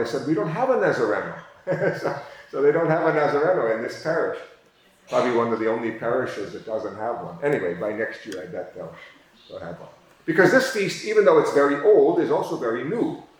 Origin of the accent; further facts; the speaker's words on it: United States; You know, I grew up in the United States where we don't have images with hair and clothing.